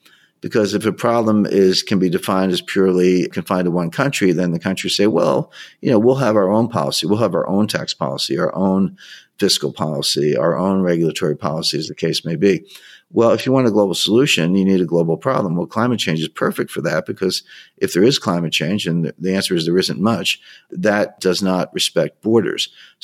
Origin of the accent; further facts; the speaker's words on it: United States; If you want to say America first, which I'm an American, so I'm okay with that.